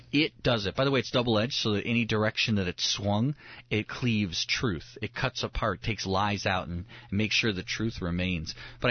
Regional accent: Oak Park, Illinois, United States; also born or lived in Huntley; I grew up in the city, so I grew up near Chicago, right outside, first suburb outside of Chicago in Oak Park.

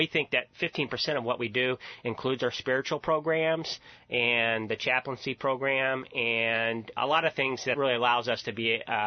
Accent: Charleston, United States; Grew up in Church of God, born and raised in Charleston, and I was scared of the devil from my earliest memory.

